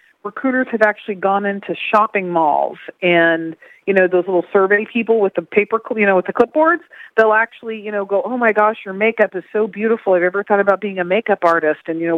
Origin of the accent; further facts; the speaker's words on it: Florida, United States; And in my home state, Florida, we have the third highest number of calls to the National Trafficking Hotline.